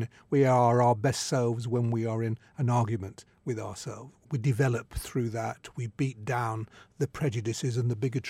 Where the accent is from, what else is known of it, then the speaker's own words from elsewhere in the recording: England, United Kingdom; And I do think of myself as an English writer before I think of myself as a Jewish writer.